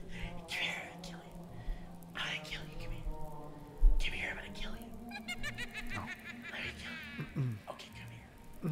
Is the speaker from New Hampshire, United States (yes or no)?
yes; Rochester, New Hampshire, United States; And we had to go live in a hotel in my hometown of Rochester, New Hampshire.